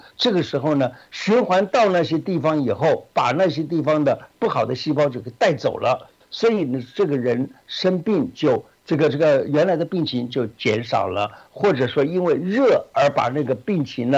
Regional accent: China; 你看我们中国人吃的这个食物里头本来都有姜

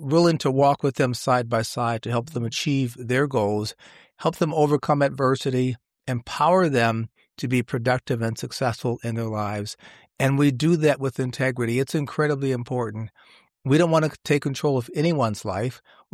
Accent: Milwaukee, Wisconsin, United States; I am from Milwaukee, grew up in Milwaukee's Central City, and at a time when, you know, life could be challenging in a community that has certainly some challenges and a number of issues, shall we say.

